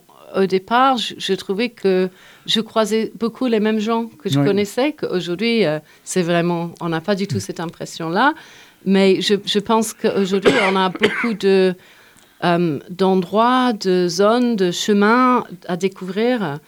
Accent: Yorkshire and the Humber, United Kingdom; moved away as an adult; now in Montpellier, France; j'ai passé plus de ma vie ici qu'en Angleterre maintenant. Parce que ça fait plus de 30 ans que je vis là et que je suis partie de Yorkshire à 18 ans.

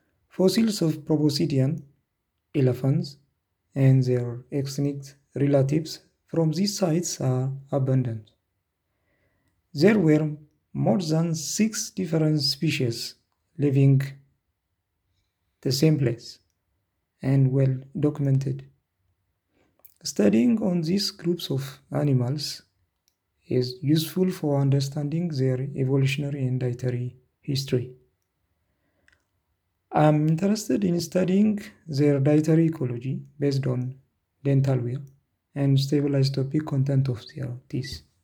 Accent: Ethiopia; English is a second language; now in France; I am from Ethiopia, but currently living here in France, studying my PhD in the field of vertebrate paleontology

